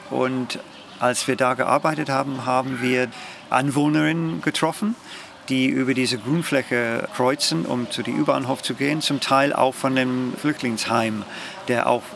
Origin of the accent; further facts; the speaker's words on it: United Kingdom; German is a second language; now in Germany; Also ich komme aus Großbritannien, habe als Jugendlicher dann 15 Jahre lang Cricket gespielt.